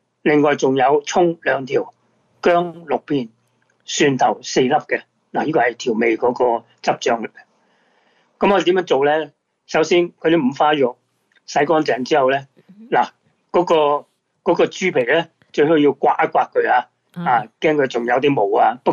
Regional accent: Guangdong, China; 个叉烧就唔系讲我哋广东人食嗰个叉烧喎，系日本式嘅叉烧喎

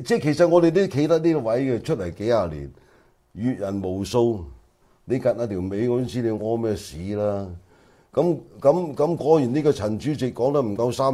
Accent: China; 我哋中國人有個説話叫相由心生啊嘛

